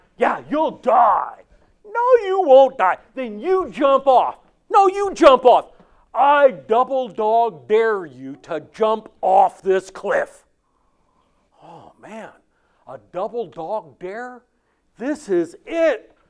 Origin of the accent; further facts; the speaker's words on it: California, United States; I'm from California, and everybody there, I think, is Republican or something like that.